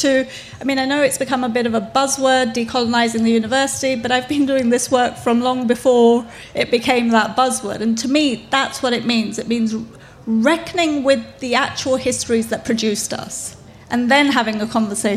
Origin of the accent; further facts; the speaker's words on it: United Kingdom; what would our current debates look like if we started from the fact that I'm British? Not a second generation migrant, not a whatever, but just that I'm British.